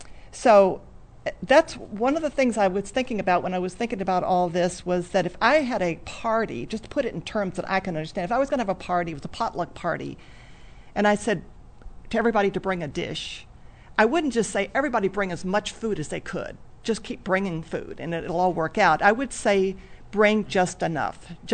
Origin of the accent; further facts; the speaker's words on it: Plymouth, United States; I'm from Plymouth.